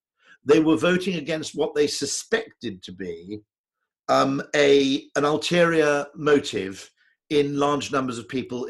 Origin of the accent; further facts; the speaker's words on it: United Kingdom; As a Brit